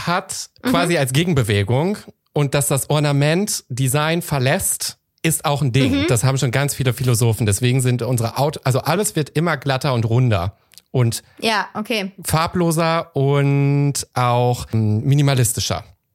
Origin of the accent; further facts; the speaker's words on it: Lippstadt, North Rhine-Westphalia, Germany; now in Essen, Germany; Also wo ich herkomme, aus Lippstadt, gibt es keine Fußwege ohne Fahrradwege.